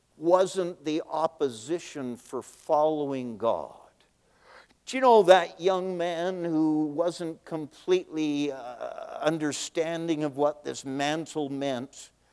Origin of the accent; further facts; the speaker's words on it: Niagara Falls, Ontario, Canada; After I graduated from Bible College in 1983, I returned to my hometown, home church, Niagara Falls, Ontario.